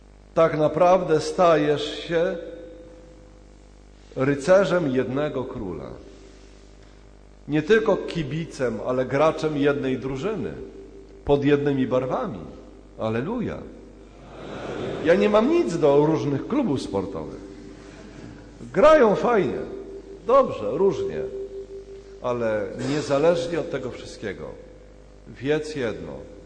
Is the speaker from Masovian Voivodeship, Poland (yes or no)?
no; Pomeranian Voivodeship, Poland; No ja taki jestem, bo ja jestem z Pomorza, bo ja mam taką naturę.